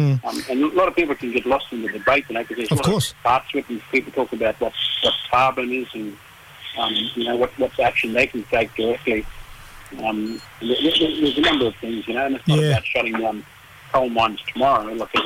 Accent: Kuranda, Queensland, Australia; I'm up here from Jabbergoy Country up in Cranda.

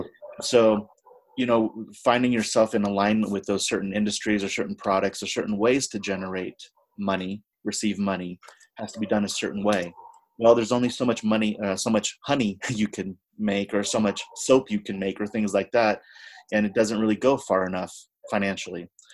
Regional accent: United States; I'm Native American. I'm Apache, Kiowa, and Spanish mixed. And so I've been involved with the Native American community

